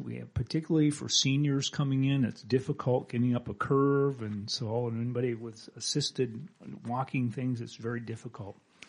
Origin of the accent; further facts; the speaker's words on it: Painesville, Minnesota, United States; I'm born and raised in Painesville, had a 40-plus year career in the Twin Cities, and retired and moved back